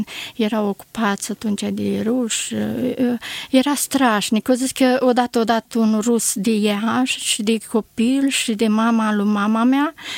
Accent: Udești, Suceava County, Romania; born there; M-am născut în comuna Udești și satul Știrbăț

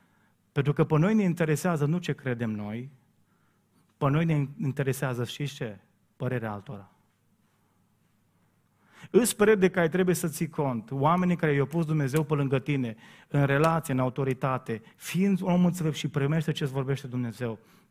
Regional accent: Brădet, Romania; dintr-o dată în satul meu, aveam o frizeriță de pe vremea Ceaușescu care își făcea cruce când auzea ce îi cerem, cum i-am cerut noi să ne tundă. Imaginați-vă vreo 40-45 de copii din Brădet

